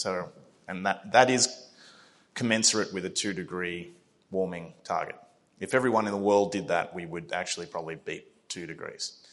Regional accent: Australia; So I grew up in Australia, well aware of the tall poppy syndrome

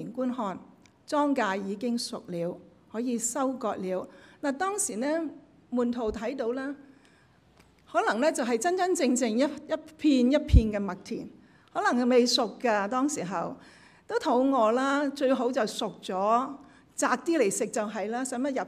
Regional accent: Guangdong, China; 我虽然我广东人咧转唔掂一啲嘢

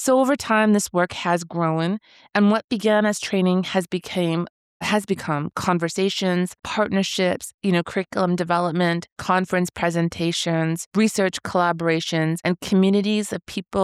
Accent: Fish River Cree Nation, Manitoba, Canada; I am from Fish River Cree Nation and also have roots in Saging First Nation. I'm Anishinaabe and Cree.

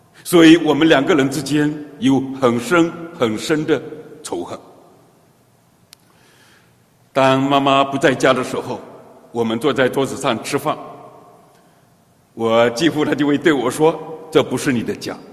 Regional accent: Fujian, China; 我自己是在福建的农村里面长大的哈，那在农村的日子里面呢，家里发生了很多的悲剧。

